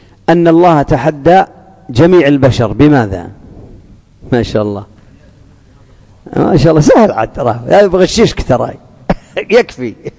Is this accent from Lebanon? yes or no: no; Najd, Saudi Arabia; وهذا كان عندنا في نجد